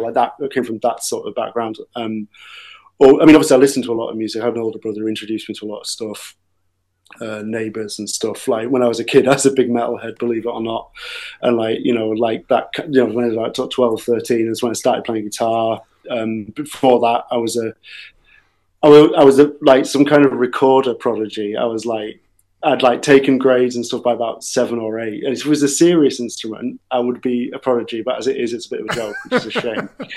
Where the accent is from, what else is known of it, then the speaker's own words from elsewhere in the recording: North West England, United Kingdom; growing up in South Cumbria, there is actually, like, there's, like, a kind of traditional folk scene